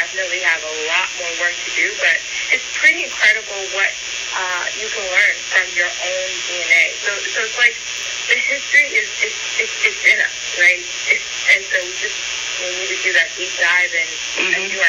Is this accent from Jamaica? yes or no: yes; Jamaica; now in United States; So I immigrated from Houston, Jamaica.